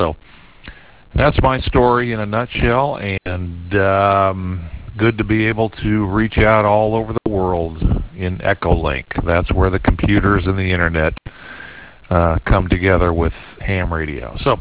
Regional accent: Indiana, United States; now in Fort Myers, United States; Thinking back to when I was born and raised in Indiana, I had a good friend

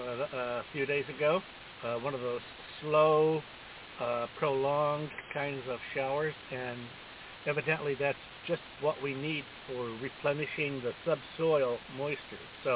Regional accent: Illinois, United States; when I think about my hometown, it's in the area very close to where Bob Heil started out in Marissa, Illinois, down there close to St. Louis.

